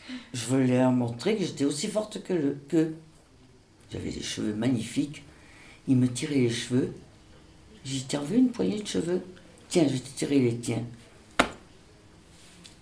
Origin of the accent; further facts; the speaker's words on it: Dakar, Senegal; born there; Voilà, je suis née là-bas. Je suis née à Dakar.